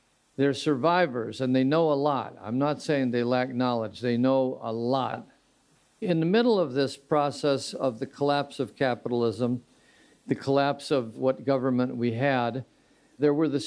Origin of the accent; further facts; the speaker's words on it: Michigan, United States; working closely with Henry Ford on the idea of a new Nazi party based in my hometown of Royal Oak or Hamtramck